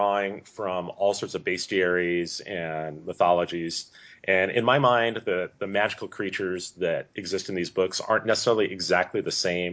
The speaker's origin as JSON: {"language": "English", "town": "Los Angeles", "region": "California", "country": "United States", "said": "I'm from Los Angeles. I love Los Angeles."}